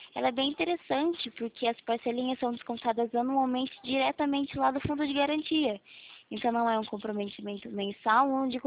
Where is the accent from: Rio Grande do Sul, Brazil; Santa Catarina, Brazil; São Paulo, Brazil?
São Paulo, Brazil; Araras; Ah, eu sou aqui de Araras.